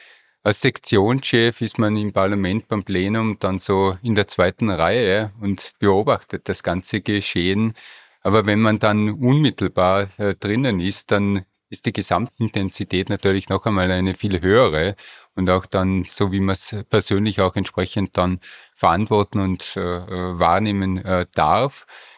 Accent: Innsbruck, Tyrol, Austria; born there; Ja, bin gebürtiger Innsbrucker.

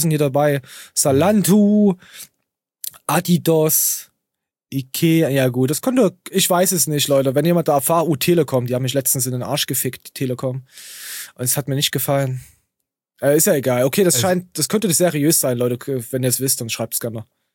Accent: East Germany, Germany; Ja, ich bin Ostdeutscher, ja.

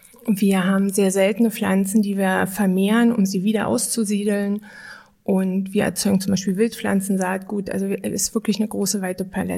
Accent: Brandenburg, Germany; weil ich bin ja in der Lausitz geboren und ich bin zweimal, ich sag's mal, abgebaggert worden. Einmal in der Pubertät, in der ist der Ort weggebaggert worden, in dem ich geboren wurde.

